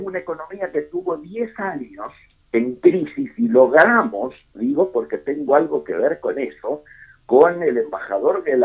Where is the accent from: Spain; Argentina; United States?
Argentina; Trevelin, Chubut; Yo pasé mi infancia en la Patagonia, Trevelin, al sur de Esquel. Mi viejo era director de la escuela, que hoy lleva su nombre, precisamente.